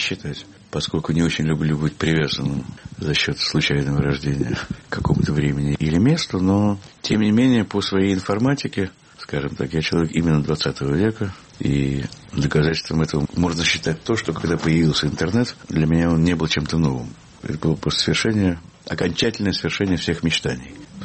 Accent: Russia; я рос в Советской России, а при этом оказалось, что я вырос в культуре рок-н-ролла

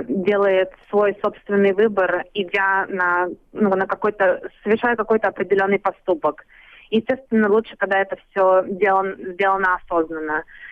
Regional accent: Saint Petersburg, Russia; born there; also born or lived in Ukraine; Дедушка сам по национальности татарин. Я родилась в Санкт-Петербурге.

